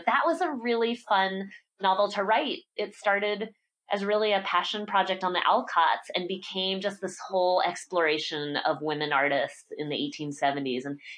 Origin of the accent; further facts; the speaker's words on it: Concord, Massachusetts, United States; I grew up right outside of Concord, Massachusetts, and I had visited Orchard House many times as a girl